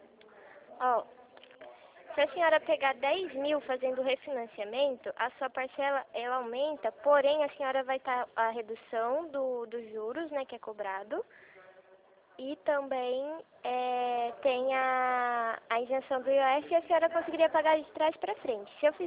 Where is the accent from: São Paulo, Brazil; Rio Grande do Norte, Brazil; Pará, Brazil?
São Paulo, Brazil; Rio Claro; Eu sou aqui de Rio Claro, tá bom?